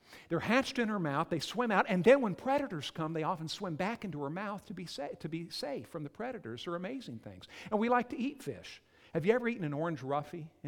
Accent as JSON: {"language": "English", "town": "Whitefish", "region": "Montana", "country": "United States", "tie": "born or raised there", "moved": "as an adult", "said": "I grew up in Whitefish, Montana. My wife grew up in Bakersfield, California. We moved to Texas to go to seminary."}